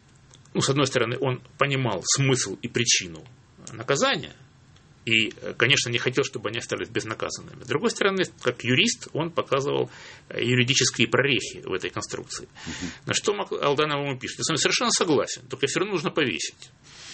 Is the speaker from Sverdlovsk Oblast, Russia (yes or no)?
no; Rostov-on-Don, Rostov Oblast, Russia; Это человек из моего родного города Ростова-на-Дону.